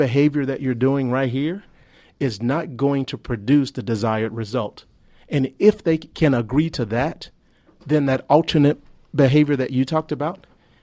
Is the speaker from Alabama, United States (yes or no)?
yes; Birmingham, Alabama, United States; I grew up in Birmingham, Alabama. I grew up in the inner city.